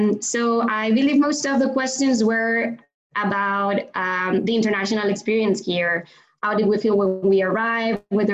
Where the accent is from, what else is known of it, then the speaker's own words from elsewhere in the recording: Spain; English is a second language; moved away as an adult; also born or lived in London; now in United States; I am from Spain. I studied there my undergrad. I studied business, then did an exchange program in London and worked there for a while in investment banking. After that, I moved back to Spain and work in a private equity in Madrid.